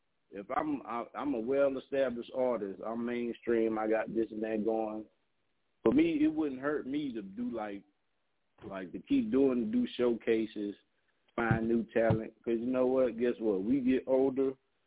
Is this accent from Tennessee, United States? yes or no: no; Houston, Texas, United States; also born or lived in Savannah; I mean, being from Savannah and growing up in Houston, you know, which is a way bigger city